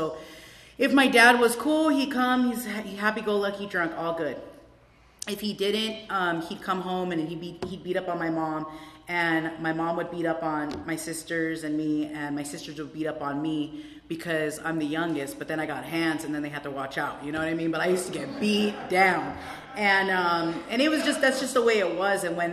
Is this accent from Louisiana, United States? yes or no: no; Hollywood, California, United States; born there; And my parents, they immigrated here from Guatemala, and they came here to give us a good life. I was born in Hollywood Presbyterian. I was like a Hollywood girl, lived in West Hollywood for the first couple years of my life.